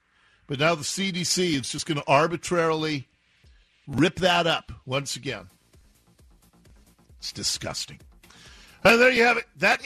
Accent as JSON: {"language": "English", "town": "Seattle", "region": "Washington", "country": "United States", "tie": "born or raised there", "said": "So I grew up in Seattle. I grew up in what was a distinctly single-family zoned neighborhood."}